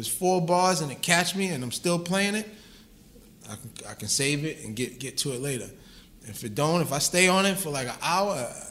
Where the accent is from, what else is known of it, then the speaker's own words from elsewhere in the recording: Queens, New York, United States; I'm from South Jamaica, Queens.